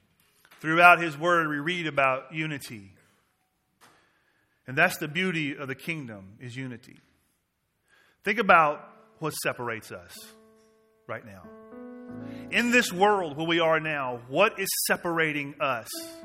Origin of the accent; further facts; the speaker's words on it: Southern United States, United States; I grew up in the South where it was very, very strong.